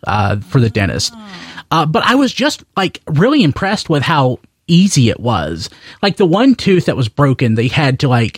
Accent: North Carolina, United States; I'm from Wilkes County, North Carolina, which is I think a lot of people think their hometown is hell

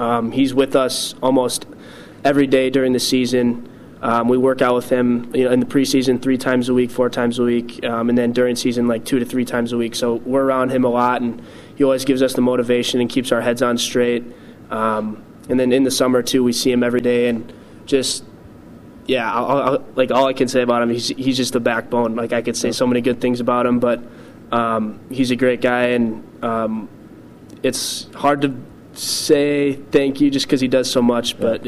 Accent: Minnesota, United States; growing up in Minnesota, it's easy to, you know, kind of get distracted by the whole, like, oh, my gosh, I'm playing the Gophers

